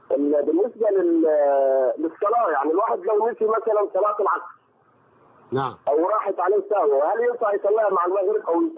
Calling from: Saudi Arabia; أنا بكلمك من السعودية يا شيخ

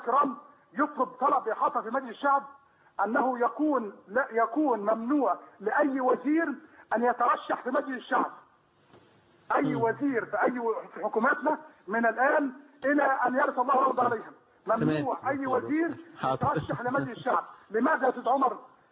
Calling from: Saudi Arabia; انا بكلمك من السعوديه.

